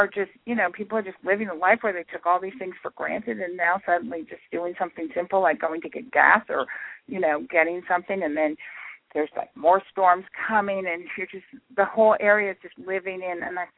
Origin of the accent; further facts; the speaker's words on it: New Jersey, United States; I'm from New Jersey, and it is an interesting state.